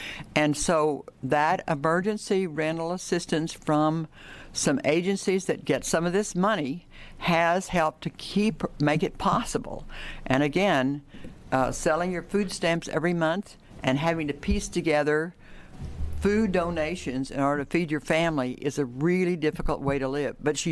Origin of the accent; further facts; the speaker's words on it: Portland, Oregon, United States; I'm from the Portland area